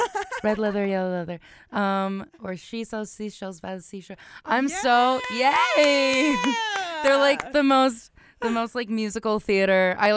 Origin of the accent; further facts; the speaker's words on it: Tofino, British Columbia, Canada; I'm like from Tofino, Ucluelet. So there's no, do you know, they're like teeny tiny little towns. And so there's like no chains or anything there.